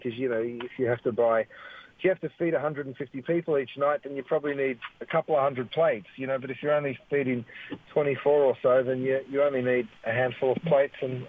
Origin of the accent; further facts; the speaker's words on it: Australia; I grew up in Australia where we have butcher shops on every corner, I guess.